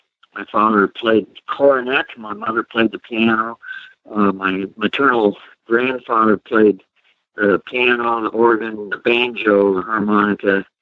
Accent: Ohio, United States; moved away; I grew up in Ohio, but I've been in Minnesota since 1970. So I'm almost considered a local.

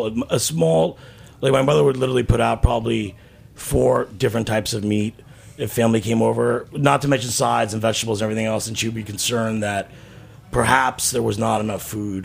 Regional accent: New York, United States; I'm from New York and I still feel sometimes like I get a nosebleed when I'm working there.

